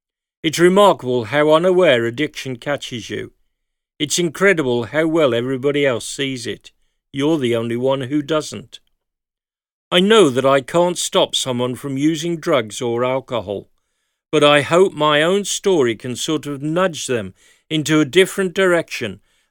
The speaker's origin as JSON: {"language": "English", "country": "Chile", "tie": "born or raised there", "said": "I grew up in Chile, where underage buying of alcohol was relatively easy."}